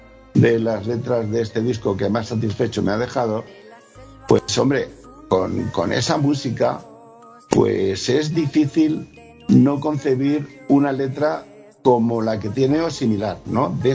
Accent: Region of Murcia, Spain; A mí particularmente sí, yo soy murciano. Tengo de cuna una cultura flamenca innegable.

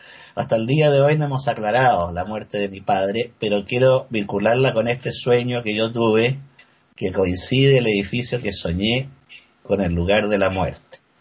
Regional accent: Valdivia, Los Ríos, Chile; Yo me crié en Valdivia, una ciudad situada al sur de Chile, a unos 1000 kilómetros de acá de la capital de Santiago.

